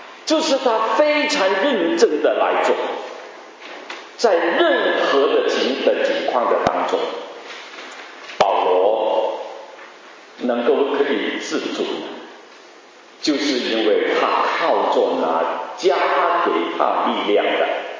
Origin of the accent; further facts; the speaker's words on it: Guangdong, China; 不晓得这个是不是我们广东话的啊？